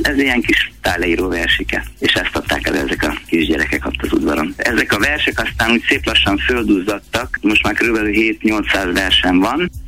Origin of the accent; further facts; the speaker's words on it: Öregcsertő, Bács-Kiskun, Hungary; Öregcsertőn a szülőfalumban